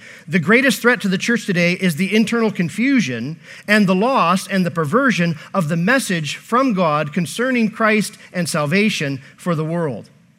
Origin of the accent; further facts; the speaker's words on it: Davisburg, Michigan, United States; Now you go down to Davisburg, Michigan this morning, where I was raised, born in that little town, raised in that little town.